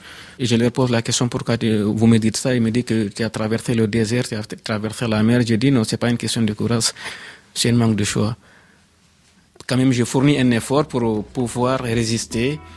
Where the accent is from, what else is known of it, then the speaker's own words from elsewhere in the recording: Guinea; je viens de la Guinée-Conakry.